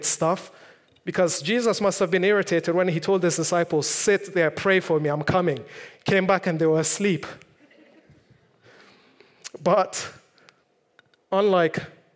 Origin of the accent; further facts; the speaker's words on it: North East, Nigeria; now in England, United Kingdom; the situation back in my home country, Nigeria, was not the same. You see, I come from the northeastern part of Nigeria